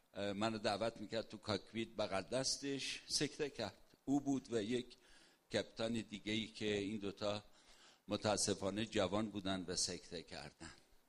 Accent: Yazd, Iran; تو ایران، منم یزدیم و داریم با هم صحبت میکنیم

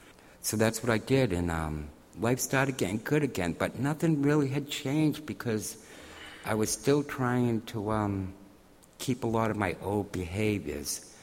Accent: Maine, United States; I came from a very loving home. I grew up on Munjoy Hill. We went to church up there.

